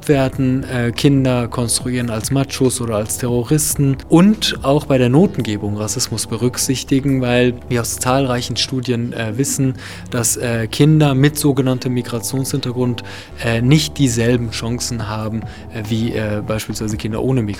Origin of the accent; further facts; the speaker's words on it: Cologne, North Rhine-Westphalia, Germany; ich sage, ich komme aus Köln